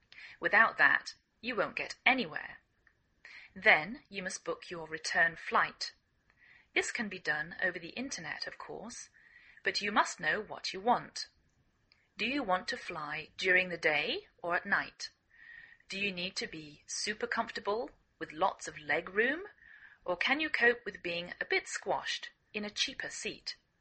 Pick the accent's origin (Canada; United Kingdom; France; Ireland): United Kingdom; England; now in United States